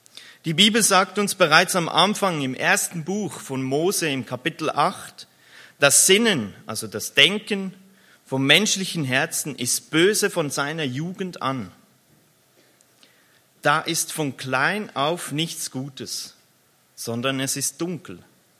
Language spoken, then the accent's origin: German; Switzerland; Dort, wo ich früher als Kind in der Schweiz wohnte, da hatten wir einen alten, kalten Keller aus Stein unter dem Haus.